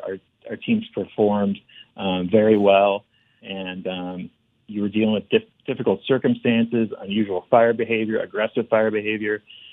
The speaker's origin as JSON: {"language": "English", "region": "California", "country": "United States", "said": "California is actually my home state, so I won't knock it too hard."}